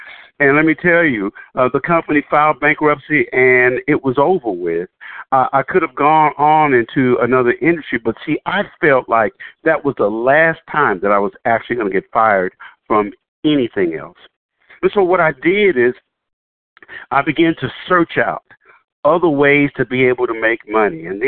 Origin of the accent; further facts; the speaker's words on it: Dallas, Texas, United States; now in Houston, United States; I moved to Houston from Dallas, Texas originally and began to work in the business of real estate